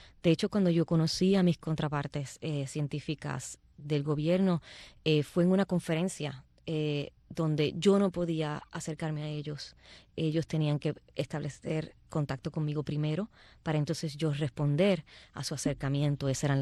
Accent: Puerto Rico; mi interés mayor como caribeña, como puertorriqueña

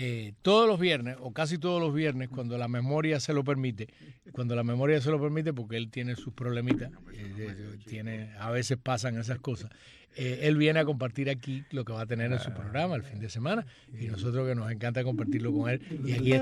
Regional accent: Camagüey, Cuba; porque soy camagüeyano, eso no tiene, sí, discusión

